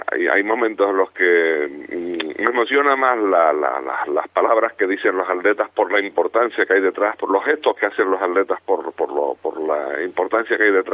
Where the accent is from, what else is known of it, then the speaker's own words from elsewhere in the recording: Canary Islands, Spain; De yo como canario, desde luego, ver a esa bandera allí me parece maravilloso.